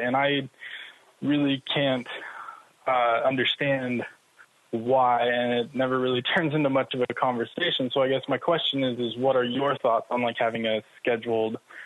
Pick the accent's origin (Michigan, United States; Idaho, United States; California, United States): Idaho, United States; Boise; I'm from Boise, Idaho.